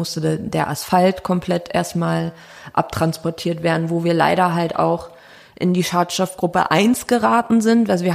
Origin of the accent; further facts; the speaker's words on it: Brandenburg, Germany; wir sind hier in Franken, ich bin aus Brandenburg